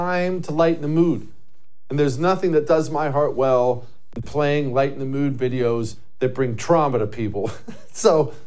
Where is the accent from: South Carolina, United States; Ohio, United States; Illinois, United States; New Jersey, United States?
Ohio, United States; born there; I'm an Ohio State fan. I was born in Ohio, and we lost to Michigan, you know, last week.